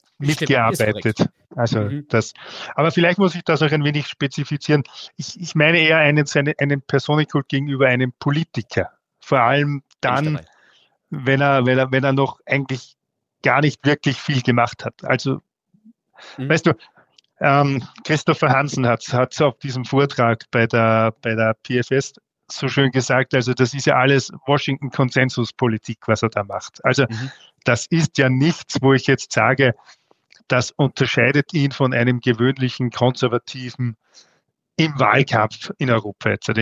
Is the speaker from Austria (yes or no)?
yes; Austria; now in Germany; also ich bin ja aus Österreich, aber in Österreich genau dasselbe.